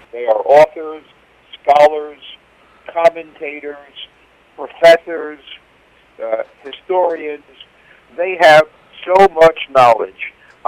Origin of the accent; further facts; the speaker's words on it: Queens, New York, United States; And it's not because I'm French, because I'm not French. I grew up in Queens, New York.